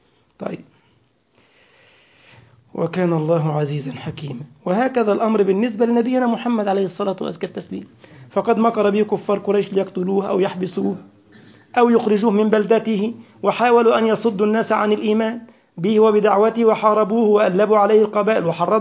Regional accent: Egypt; عشان كده أنا بفتخر قوي إن أنا من مصر

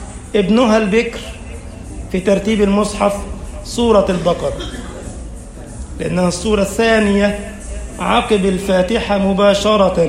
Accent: Egypt; اللهم اجعل بلدنا مصر أمنا أمانا

